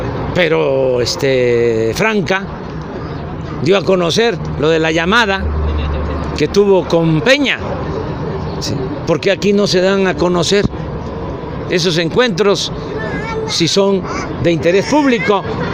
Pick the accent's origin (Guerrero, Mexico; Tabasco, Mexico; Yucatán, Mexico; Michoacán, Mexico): Tabasco, Mexico; Tepetitán; de Tepetitán, Macuspana, Tabasco, México.